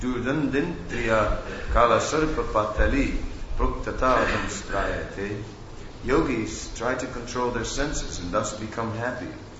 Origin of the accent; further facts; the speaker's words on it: Netherlands; I am from Holland originally, and just now touring Australia a little bit.